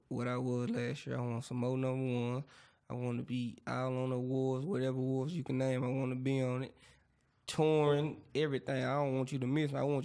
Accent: Dallas, Texas, United States; I'm from Dallas. Come to Dallas and see.

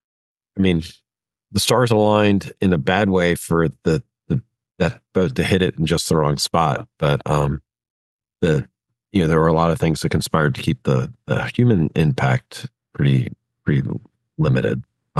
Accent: Baltimore, Maryland, United States; the structural failure of the Francis Scott Key Bridge in Baltimore, Maryland, which incidentally is my hometown.

